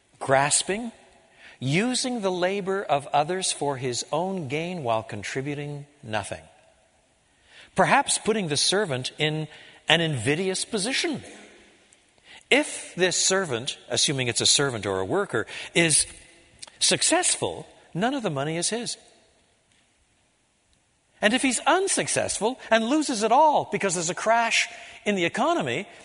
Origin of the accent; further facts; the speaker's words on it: Canada; I was brought up in Canada, but all of my literature and background and so on was from this side of the Atlantic. And on top of that, my parents were both born here.